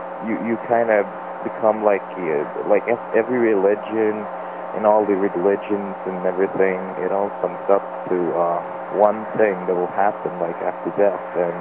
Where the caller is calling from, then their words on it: Sweden; English is a second language; and I'm from Sweden.